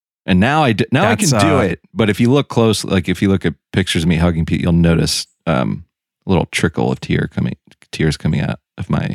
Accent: East Coast, United States; We grew up. We're men from the East Coast.

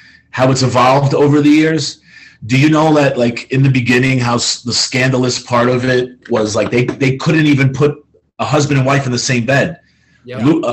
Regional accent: Queens, New York, United States; You know, and I'm from the Boulevard, Queens Boulevard. I live off Queens Boulevard.

